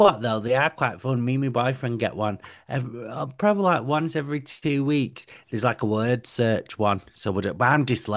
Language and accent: English; Manchester, North West England, United Kingdom; it's going to be, I'm gay and from Manchester